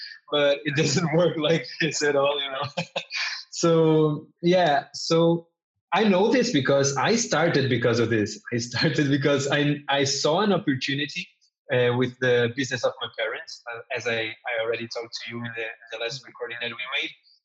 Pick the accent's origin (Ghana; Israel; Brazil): Brazil; English is a second language; now in Portugal; I come from Brazil. I live in Portugal right now, but I come from Brazil.